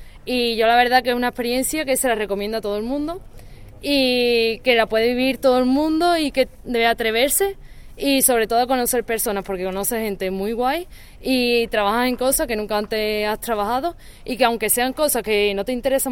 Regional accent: Andalusia, Spain; vengo de Sevilla, más concretamente de un pueblo que está al lado, que se llama Largaba.

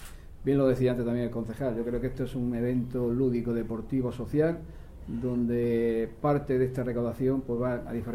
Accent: Cartagena, Bolívar, Colombia; cuando toca en concreto venir a esta ciudad, a Cartagena, a mi tierra, pues una satisfacción.

